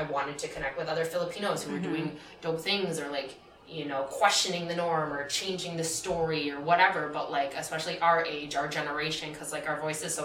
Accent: Wisconsin, United States; So my dad's family is from Alaska, and we grew up in Wisconsin.

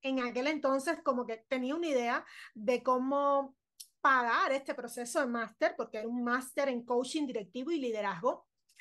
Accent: Cuba; now in Ecuador; yo vivo en Ecuador, pero yo soy cubana, yo vine de Cuba

